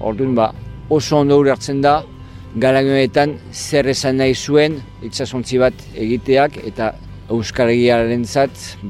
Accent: Lyon, Auvergne-Rhône-Alpes, France; Basque is a second language; now in San Sebastián, Spain; Ni berez Lyonekoa naiz, frantsesa naiz, euskaldun berria. Duela hainbat urte etorri nintzen ona eta gelditu nintzen. Donostin bizi naiz, baina Pasaian egiten dut lana.

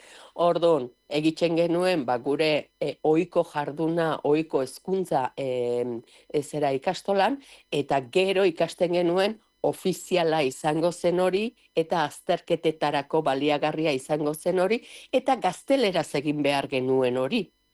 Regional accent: Errenteria, Basque Country, Spain; now in Hondarribia, Spain; ni horeretarra naiz, jaiotzez eta bilotzez, baina bilotzan beste parte bat Hondarbilan ere badakat.

